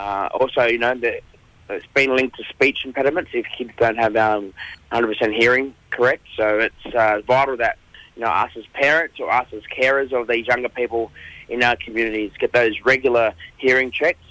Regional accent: Sydney, New South Wales, Australia; My mob's from the southwest New South Wales district, the Riverina district of New South Wales, but I was born and bred on Gadigal country in Sydney.

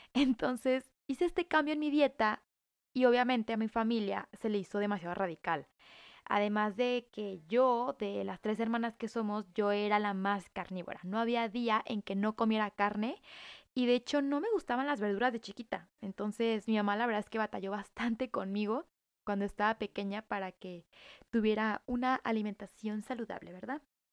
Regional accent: Culiacán, Sinaloa, Mexico; Yo vengo de Culiacán, de Culiacán, Sinaloa, de un estado del norte de México

